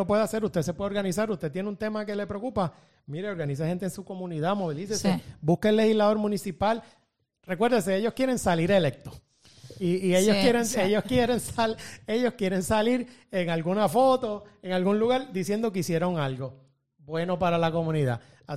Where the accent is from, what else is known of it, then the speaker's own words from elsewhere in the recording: Puerto Rico; yo soy abogado puertorriqueño, yo estudié en la Universidad de Puerto Rico